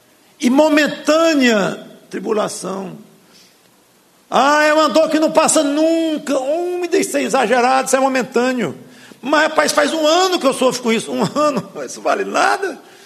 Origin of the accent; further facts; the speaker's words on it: Brazil; Tudo bem, somos brasileiros, vamos viver como cidadãos de bem, de acordo com as leis do país